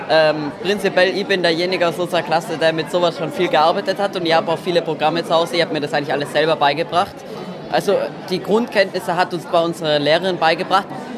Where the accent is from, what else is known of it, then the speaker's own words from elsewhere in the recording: Innsbruck, Tyrol, Austria; Also ich komme aus Innsbruck, Tirol.